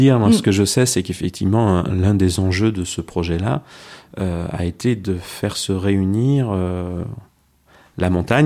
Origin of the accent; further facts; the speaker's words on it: Lyon, Auvergne-Rhône-Alpes, France; Non, moi, je suis lyonnais, voilà.